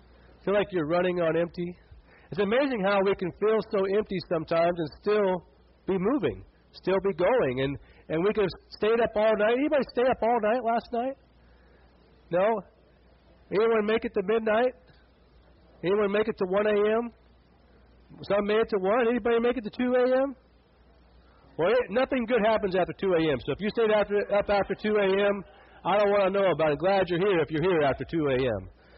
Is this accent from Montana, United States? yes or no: yes; Montana, United States; I went to school at York College and I was from Montana. And it was an 850-mile trip from northeast Montana to York, Nebraska, where I went to college.